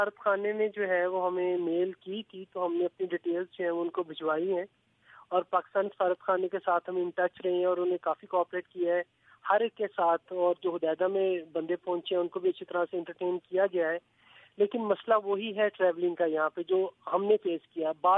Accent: Lahore, Punjab, Pakistan; now in Taiz, Yemen; پاکستان سے جو ہے میں لاہور سے ہوں, اور یمن میں محمد علی عثمان انٹرنیشنل اسکول میں ایز اے فزکس ٹیچر کام کر رہا ہوں.

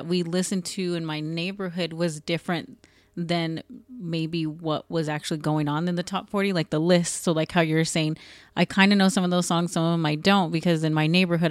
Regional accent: Phoenix, Arizona, United States; So I grew up a lot in Maryvale, which is some people around here like that are from Phoenix and stuff, they'll know like Maryvale.

